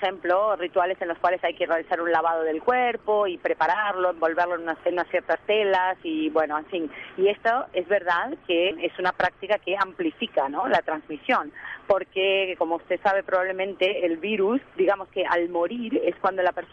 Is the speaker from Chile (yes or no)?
no; Uruguay; Yo, siendo uruguaya y latina, imaginen lo que me cuesta, ¿no?